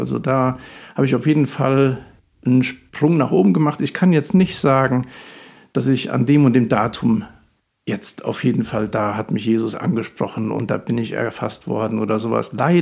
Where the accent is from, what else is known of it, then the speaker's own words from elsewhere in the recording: Eiserfeld, North Rhine-Westphalia, Germany; ich komme aus Eiserfeld und ja, da bin ich musikalisch halt schon groß geworden.